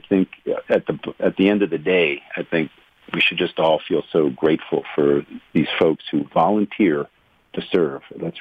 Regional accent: Liverpool, New York, United States; You talked about me growing up in Liverpool, New York, where I graduated from Liverpool High School on June 28, 1977.

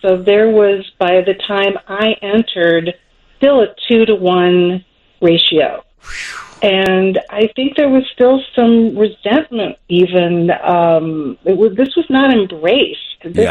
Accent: Pittsburgh, Pennsylvania, United States; now in Chicago, United States; I grew up essentially in Pittsburgh, Pennsylvania.

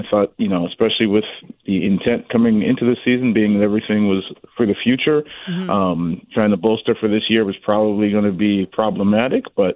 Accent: Northeast, United States; it might be because I grew up in the Northeast

